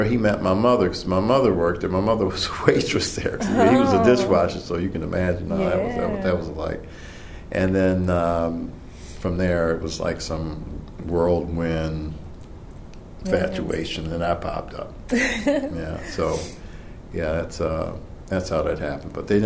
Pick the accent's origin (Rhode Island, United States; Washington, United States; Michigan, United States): Michigan, United States; Detroit; born there; I was born in Detroit, Michigan, 1953, in Black Bottoms. That's kind of a historical area of Detroit.